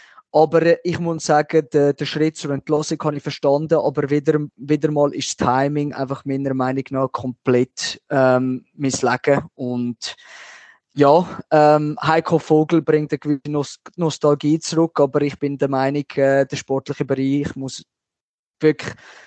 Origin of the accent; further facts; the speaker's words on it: Basel, Basel-Stadt, Switzerland; Ich muss leider sagen, als Basler, das stimmt mich überhaupt nicht positiv im Moment.